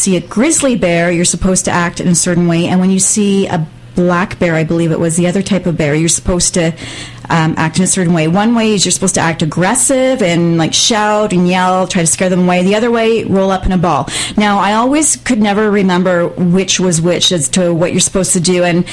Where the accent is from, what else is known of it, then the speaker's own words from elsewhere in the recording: British Columbia, Canada; I come from North Vancouver Island, big bear country